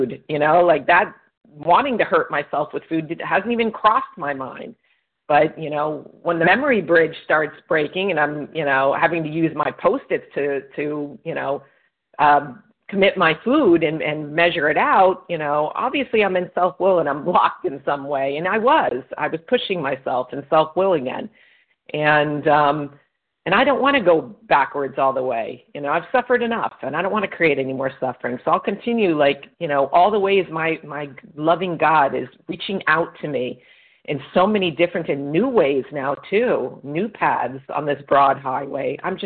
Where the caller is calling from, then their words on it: Florida, United States; I'm calling from Florida.